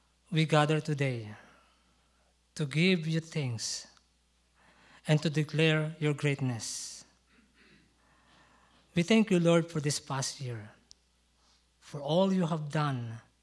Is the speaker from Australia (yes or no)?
no; Philippines; Allow me to share with you also, because I'm Filipino, what Filipinos' ways to celebrate or to welcome New Year's.